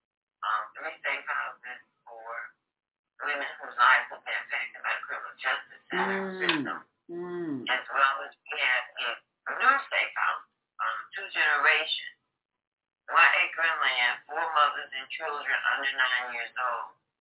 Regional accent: Detroit, Michigan, United States; I'm from Martindale in Detroit, Michigan.

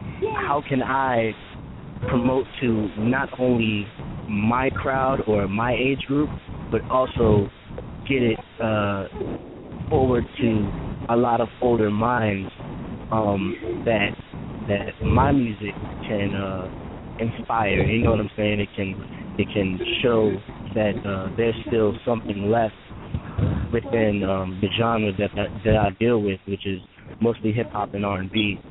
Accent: Richmond, Virginia, United States; I'm an artist from Richmond, Virginia.

